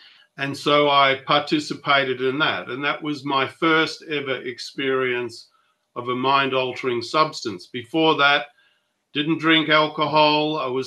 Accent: Perth, Western Australia, Australia; We grew up in Perth, but when I grew up in the 50s in Perth, it was a rural town. It was not a big urban centre like it is now.

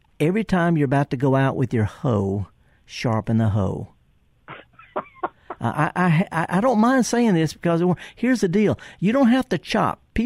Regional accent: Mississippi Delta, United States; I mean, I'm from the Delta. I get it.

